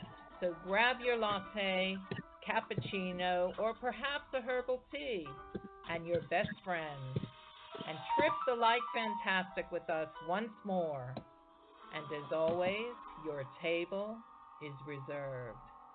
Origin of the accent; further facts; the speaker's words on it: United States; now in London, United Kingdom; And I am American, but I live in London, and I've been here since 1985.